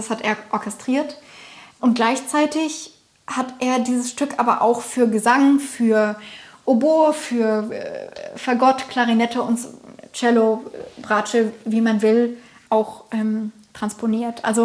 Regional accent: Bochum, North Rhine-Westphalia, Germany; also born or lived in Rostock; also ich bin in Bochum zur Schule gegangen und habe mein Abi dort gemacht und bin dann nach Rostock an die Hochschule gegangen.

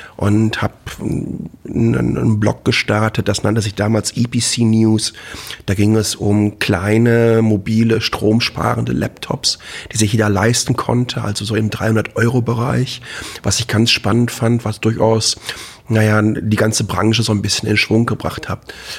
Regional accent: Dortmund, North Rhine-Westphalia, Germany; born there; ich bin 1971 in Dortmund geboren

